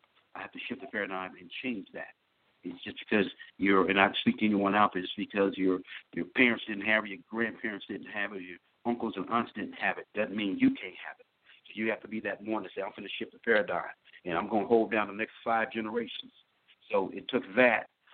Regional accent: Louisiana, United States; born there; moved away; My humble beginnings, actually I was born in Louisiana, Tampa, Louisiana, small town.

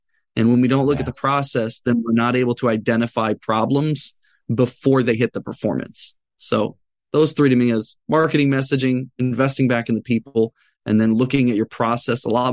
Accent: Chicago, Illinois, United States; I grew up in Chicago, so I'm a diehard Bulls fan.

